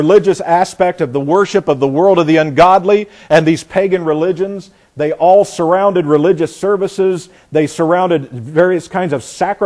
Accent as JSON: {"language": "English", "region": "Indiana", "country": "United States", "said": "I came from Indiana, and the biggest thing in Indiana you might think was basketball, but it was the Indianapolis 500"}